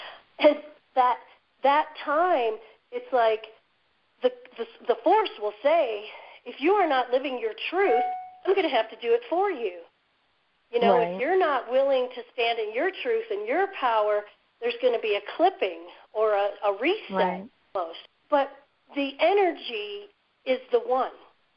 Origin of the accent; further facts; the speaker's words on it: Toledo, Ohio, United States; moved away as an adult; you know, where I grew up in Toledo, was not even heard of. So when I was about 20, I fled.